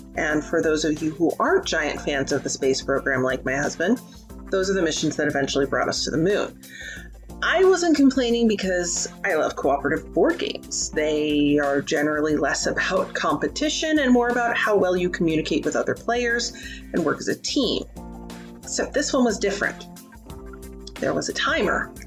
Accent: Kansas, United States; in the words of my home state's motto, ad astra per aspera, to the stars through hardship

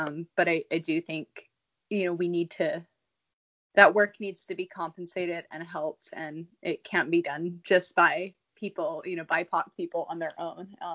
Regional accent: New Mexico, United States; I grew up in New Mexico and most of my friends were either Native or Hispanic origin.

